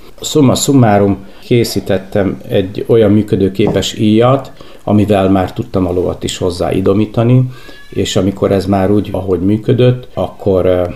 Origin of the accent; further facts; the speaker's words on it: Budapest, Hungary; Én Budapesten nőttem fel, a második kerületben, a Rózsadombon. Nem azért, mert a szüleim oda lettek volna predesztinálva, hiszen egyszerű munkás emberek voltak, valamiért területileg mi oda tartoztunk, és én egy kulcsos gyerek voltam